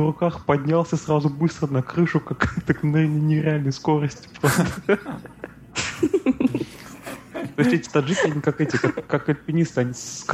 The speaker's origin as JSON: {"language": "Russian", "town": "Zelenodolsk", "region": "Tatarstan", "country": "Russia", "said": "вот, я тут приехал там из Татарстана, все такое. Она говорит, о, как здорово. Там, а что, из какого города? Я говорю, вот, из Зеленодольска."}